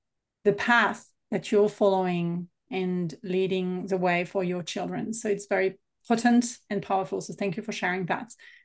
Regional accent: France; I am born and raised in France. I come from this background of colonialism, and it's uncomfortable for me

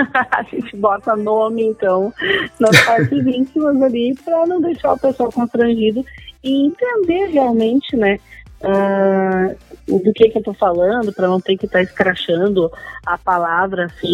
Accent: Tramandaí, Rio Grande do Sul, Brazil; eu sou daqui de Tramandaí, sou natural daqui de Tramandaí

